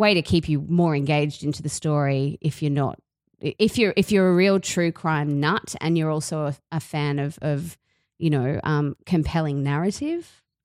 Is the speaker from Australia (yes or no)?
yes; Australia; accent: Australian; the Aussie accent grated on me because it's my accent.